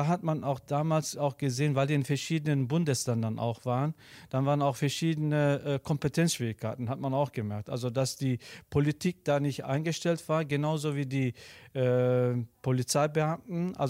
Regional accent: Gladbeck, North Rhine-Westphalia, Germany; now in Gelsenkirchen, Germany; Wenn wir irgendwo Leute kennengelernt haben oder Türkei oder wo auch immer, wo kommst du her? Komm ich Gladbeck?

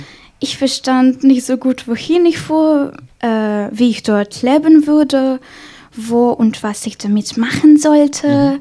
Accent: Ukraine; German is a second language; ich bin 13 Jahre alt, ich bin aus der Ukraine, ich spreche ein bisschen Deutsch, aber ja.

